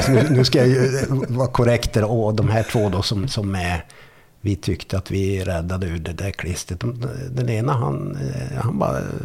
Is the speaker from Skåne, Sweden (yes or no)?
no; Arvidsjaur, Norrbotten County, Sweden; now in Stockholm, Sweden; Nej, jag kommer ju från Arvidsjaur från början.